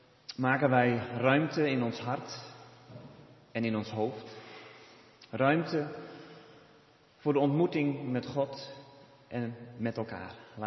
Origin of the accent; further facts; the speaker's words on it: Friesland, Netherlands; now in Veldhoven, Netherlands; uit Veldhoven, maar daarvoor geboren en getogen in Friesland. Nu anderhalf jaar werkend bij de kerk in Veldhoven.